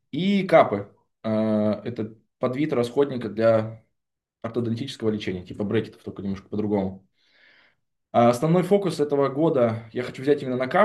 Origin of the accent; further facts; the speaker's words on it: Novosibirsk, Novosibirsk Oblast, Russia; now in Moscow, Russia; Мне 27 лет, я изначально из Новосибирска, нынче проживаю в Москве, женат, есть сын.